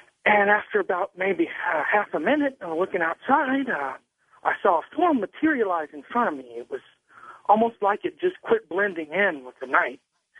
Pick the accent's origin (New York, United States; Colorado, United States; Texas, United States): Texas, United States; Dallas